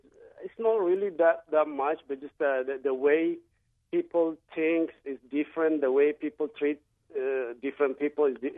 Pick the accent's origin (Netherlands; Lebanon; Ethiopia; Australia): Ethiopia; moved away as an adult; now in United States; I'm originally came from Ethiopia like about 8 years ago.